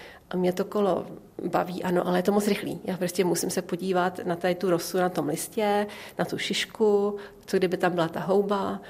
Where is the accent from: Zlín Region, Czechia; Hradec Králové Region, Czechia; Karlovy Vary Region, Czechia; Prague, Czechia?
Hradec Králové Region, Czechia; Hradec Králové; also born or lived in Pelhřimov / Hořebník; já jsem se narodila v Pelhřimově a hned po porodu mě převedli do vlastně domů mých prarodičů v Hořebníku, kde jsem bydla do svých dvou let a pak jsme se celá rodina přestěhovali do Hradce Králové